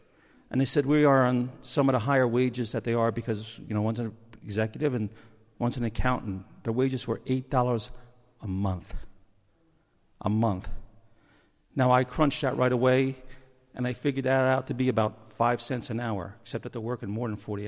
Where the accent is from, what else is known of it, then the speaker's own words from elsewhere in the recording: New Jersey, United States; I'm from Jersey, and I don't think there's been a hurricane here since the 60s.